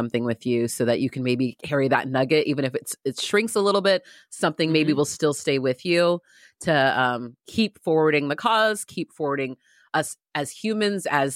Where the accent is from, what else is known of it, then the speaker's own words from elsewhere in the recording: San Diego, California, United States; because I grew up in San Diego in a very predominantly white area of the world.